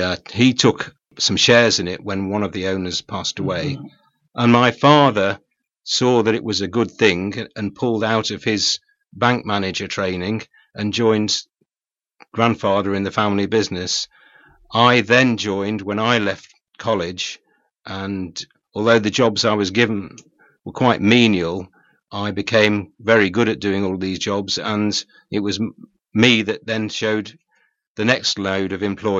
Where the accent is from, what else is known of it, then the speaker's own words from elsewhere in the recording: Walsall, West Midlands, United Kingdom; moved away as an adult; now in Devon, United Kingdom; No, I was born in Walsall, raised in Walsall, and worked all my life in Walsall, and only retired to Devon 6 years ago now.